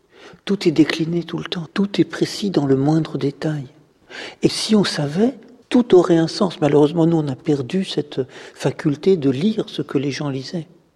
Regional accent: Paris, Île-de-France, France; moi, je viens de Paris, je suis un garçon de la banlieue

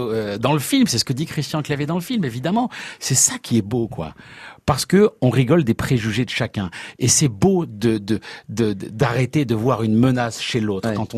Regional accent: Sarcelles, Île-de-France, France; moi je viens de Sarcelles

